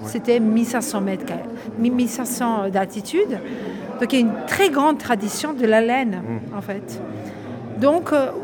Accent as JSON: {"language": "French", "country": "Serbia", "said": "je viens de Serbie, d'une montagne qui s'appelle Zlatibor, littéralement traduite le pain doré. Cette montagne se situe à 300 km de Belgrade"}